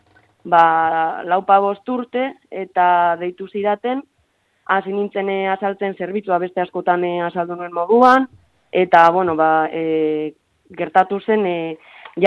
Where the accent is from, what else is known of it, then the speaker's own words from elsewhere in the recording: Vitoria-Gasteiz, Basque Country, Spain; ni Gasteizkoa naiz